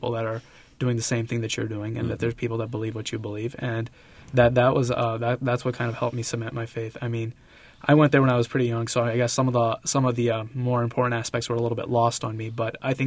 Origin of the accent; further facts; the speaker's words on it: United States; Well, I grew up here in the States. I came here when I was 3